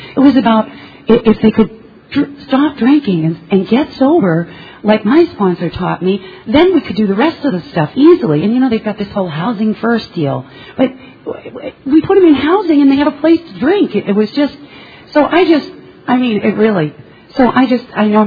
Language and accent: English; Boston, Massachusetts, United States; accent: Bostonian; now in Scottsdale, United States; And I'm currently from … from 08814 Area 03 in Arizona, Scottsdale, Arizona. Formerly from Boston, where I got sober. But I particularly, hey Boston, I particularly still talk like a Bostonian.